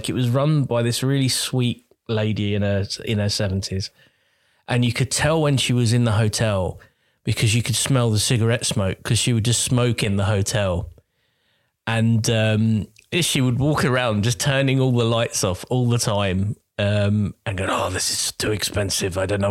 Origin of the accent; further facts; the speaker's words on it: Croydon, London, United Kingdom; it reminded me of parallels from my hometown in Croydon